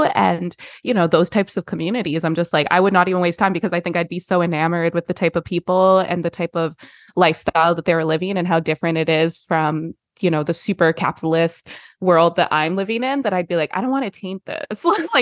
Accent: Canada; now in United States; because, like, I'm Canadian.

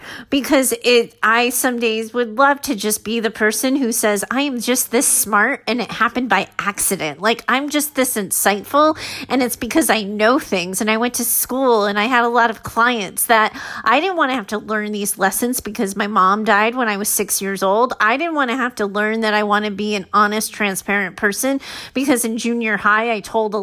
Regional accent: Arizona, United States; now in California, United States; I grew up in Arizona. And then I wanted a new environment. I wanted to see what it was like in a new place. So I moved to California.

